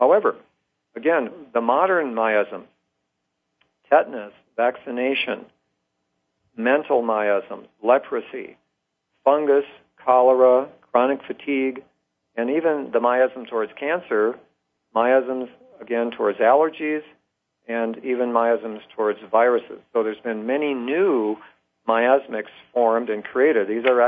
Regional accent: Rochester, Minnesota, United States; born there; I was born in Rochester, Minnesota, the home of the Mayo Clinic. You know, there's even a whole team at the Mayo Clinic in my hometown.

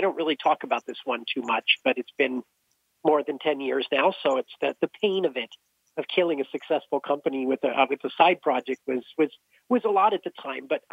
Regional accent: California, United States; I lived in Massachusetts when I was 19 for school for a year. I grew up in California.

